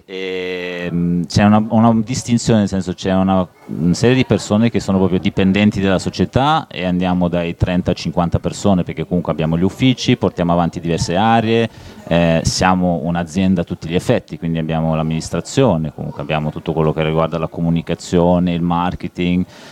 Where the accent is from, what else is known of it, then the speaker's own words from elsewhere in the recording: Malta; now in Sassuolo, Italy; Io ripeto, sono cresciuto a Malta, che è un'isola piccolissima, e tutti si conoscono più o meno, quelli della tua età